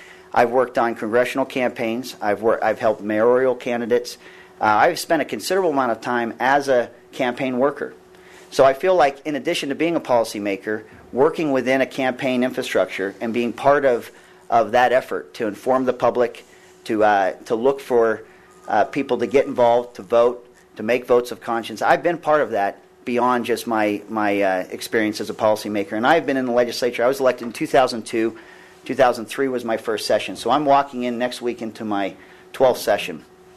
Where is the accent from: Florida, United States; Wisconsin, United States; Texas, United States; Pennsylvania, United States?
Pennsylvania, United States; Pittsburgh; 1988, I was from Pittsburgh, Pennsylvania